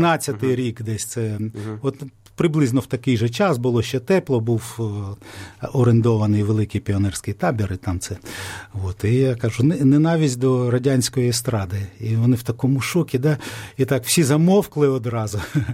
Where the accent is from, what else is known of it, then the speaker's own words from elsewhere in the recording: Bila Tserkva, Kyiv Oblast, Ukraine; born there; Народився в Білій Церкві.